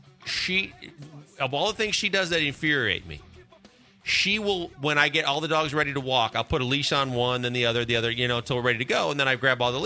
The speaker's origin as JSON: {"language": "English", "region": "Wisconsin", "country": "United States", "said": "I'm from Wisconsin, so does Green Bay."}